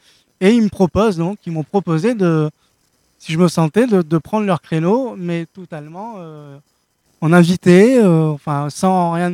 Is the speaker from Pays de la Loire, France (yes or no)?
no; Toulon, Provence-Alpes-Côte d'Azur, France; now in Arles, France; parce que je suis du Var, de Toulon.